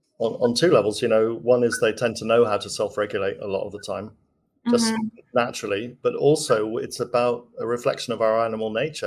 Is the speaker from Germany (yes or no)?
no; England, United Kingdom; now in Australia; We love our tea, absolutely. Except I found in Australia, the tea's not quite the same as the English tea, so...